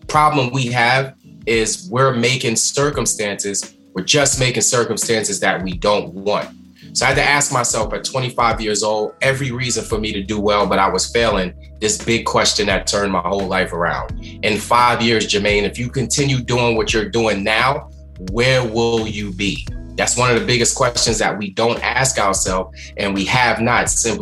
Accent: Staten Island, New York, United States; Yeah, I was raised in Staten Island, New York. Single parent household.

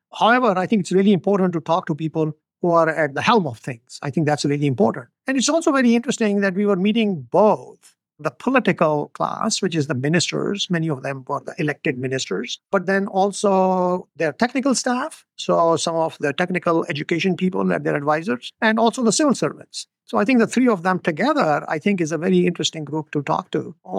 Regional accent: Pakistan; I come from Pakistan

